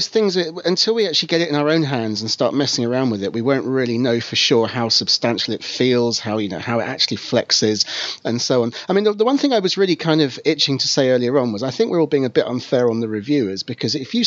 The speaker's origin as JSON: {"language": "English", "country": "United Kingdom", "said": "or Swiss franc note, as we British people would probably say."}